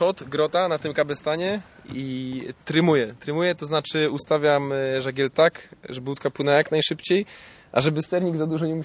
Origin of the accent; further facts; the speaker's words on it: Katowice, Silesian Voivodeship, Poland; pochodzę z Katowic.